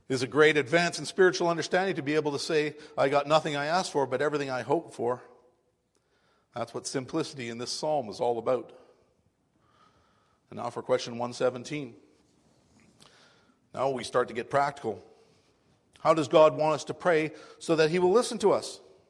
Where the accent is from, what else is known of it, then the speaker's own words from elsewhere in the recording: United States; I like to read the things about American Civil War because I'm an American.